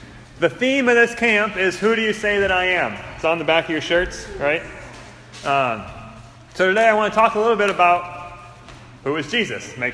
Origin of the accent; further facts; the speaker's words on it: Iowa, United States; We're not maybe the smartest people out here, and we're from Benton County, so you Tama County people can look down at us.